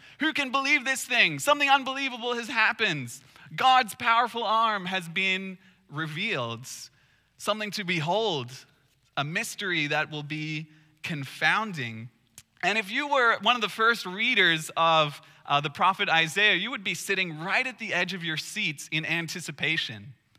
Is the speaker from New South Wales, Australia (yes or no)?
yes; Sydney, New South Wales, Australia; my hometown where I grew up, Sydney, Australia